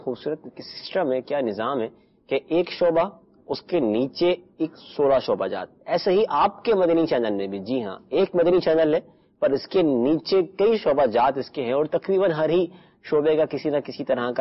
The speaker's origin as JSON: {"language": "Urdu", "town": "Hyderabad", "region": "Sindh", "country": "Pakistan", "tie": "born there", "lives_now": "Karachi, Pakistan", "said": "Basically میں by born Hyderabad کا ہوں اور اب اس وقت کراچی میری رہائش ہے."}